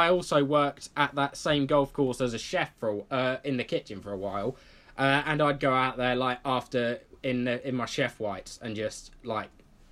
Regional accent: East Midlands, United Kingdom; South Lincolnshire originally. So South just a bit north of. I'm only 30. Yeah, about 30 minutes drive from King's Lynn.

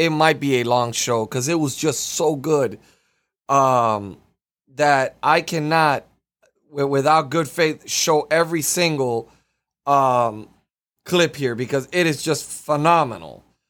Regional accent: Aberdeen, South Dakota, United States; I was wondering if you would consider coming to my hometown of Aberdeen, South Dakota.

